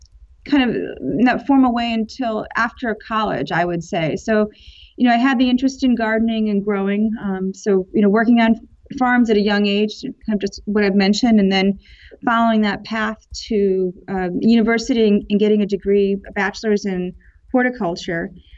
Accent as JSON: {"language": "English", "town": "Northfield", "region": "Connecticut", "country": "United States", "tie": "born or raised there", "lives_now": "Pennsylvania, United States", "said": "I grew up in Northfield, Connecticut, which is sort of the northwest corner of Connecticut."}